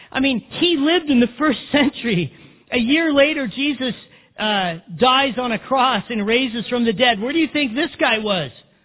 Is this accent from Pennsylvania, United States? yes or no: no; Big Bear, California, United States; A little shot at my hometown from the lady who lived in New York City.